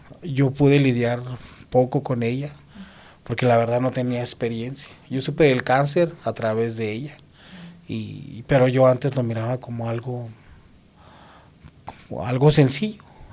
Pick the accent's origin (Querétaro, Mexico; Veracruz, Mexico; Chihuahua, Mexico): Chihuahua, Mexico; Ciudad Juárez; Es originario de Ciudad Juárez, Chihuahua.